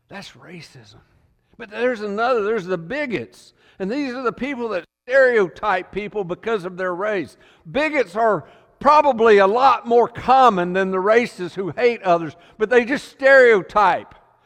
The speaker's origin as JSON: {"language": "English", "region": "the South", "country": "United States", "tie": "born or raised there", "said": "I grew up in the South."}